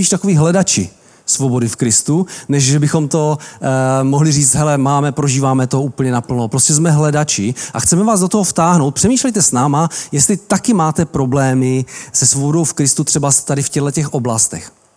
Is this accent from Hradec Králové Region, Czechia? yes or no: no; Ostrava, Moravian-Silesian Region, Czechia; now in Čeladná, Czech Republic; z Ostravy, ale už nejsme, jsme z Beskyd, jsme z Čeladné